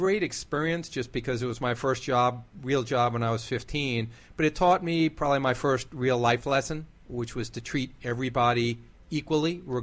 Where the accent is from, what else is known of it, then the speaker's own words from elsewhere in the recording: Lynbrook, New York, United States; Long Island, Lynbrook.